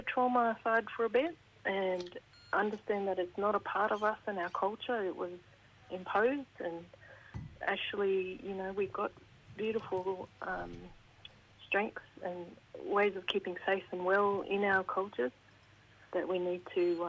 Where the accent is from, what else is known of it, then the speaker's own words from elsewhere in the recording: Queensland, Australia; born there; Yeah, I was born on Yidinji country there.